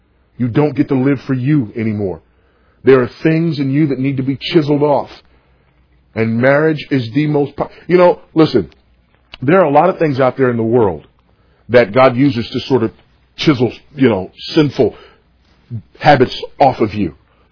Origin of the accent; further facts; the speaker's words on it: Los Angeles, California, United States; Well, I grew up some in Los Angeles, but mostly when I got married.